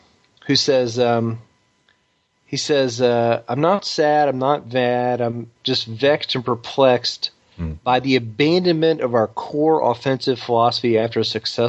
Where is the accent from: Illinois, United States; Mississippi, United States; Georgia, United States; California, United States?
Georgia, United States; Atlanta; We hate Georgia. I grew up in Atlanta. Half my high school went to Georgia.